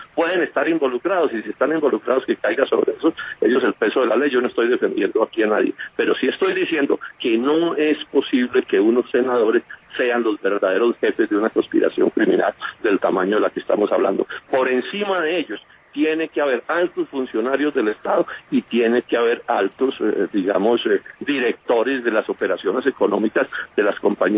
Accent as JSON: {"language": "Spanish", "country": "Colombia"}